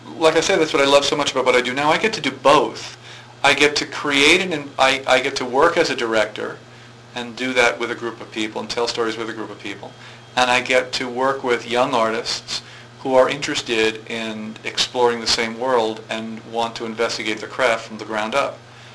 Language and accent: English; New York, United States; Oh, Long Island.